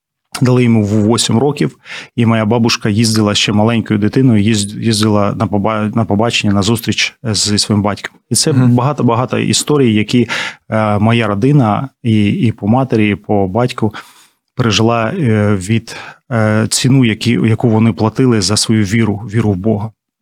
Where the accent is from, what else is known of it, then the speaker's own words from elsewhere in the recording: Sloviansk, Donetsk Oblast, Ukraine; я з Донецької області, з міста Слов'янська. І в 2014 році Слов'янськ був окупований